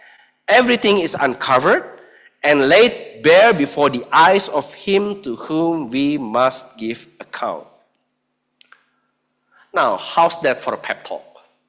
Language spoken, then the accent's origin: English; Indonesia; If you're like me, growing up in Indonesia with Indonesian citizenship